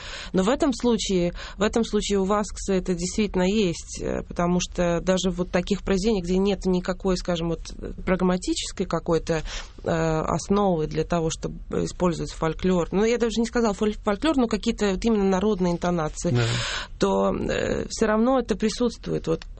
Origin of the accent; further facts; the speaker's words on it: Latvia; Обязательно, даже уж и в Англии, но я латышка.